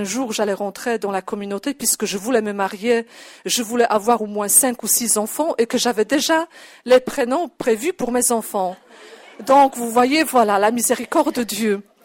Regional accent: Poland; French is a second language; moved away as an adult; now in France; je suis polonaise, j'ai 47 ans. Je suis depuis 19 ans à la communauté des Béatitudes.

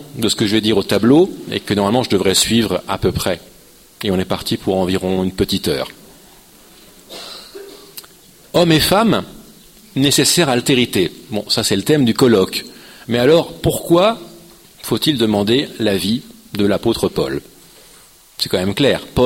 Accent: Paris, Île-de-France, France; accent: Parisian; Par ailleurs, je suis parisien, ce qui a beaucoup d'avantages, mais aussi un inconvénient.

